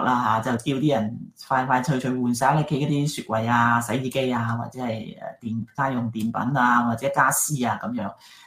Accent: Hong Kong; 好似我咁啦，嚟自香港，

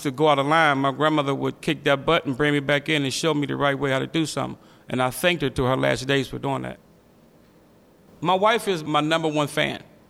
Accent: Braddock, Pennsylvania, United States; I was born in Braddock, Pennsylvania. I grew up with my grandmother, and she was very strict on me, very strict.

